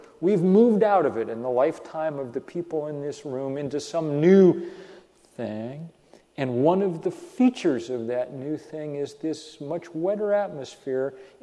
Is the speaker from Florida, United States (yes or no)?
no; Vermont, United States; My home state of Vermont got its taste in late August when Hurricane Irene came up the East Coast.